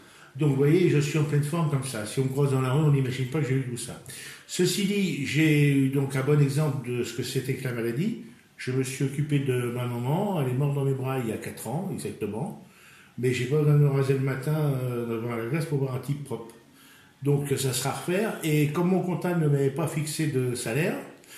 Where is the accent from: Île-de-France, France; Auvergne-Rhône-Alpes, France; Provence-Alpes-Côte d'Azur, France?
Île-de-France, France; Versailles; born there; je suis né à Versailles